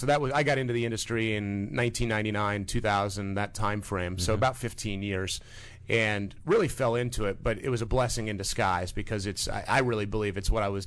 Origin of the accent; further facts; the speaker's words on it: Midwest, United States; Growing up in the Midwest, my parents never really spent a lot of money on much, very middle class upbringing.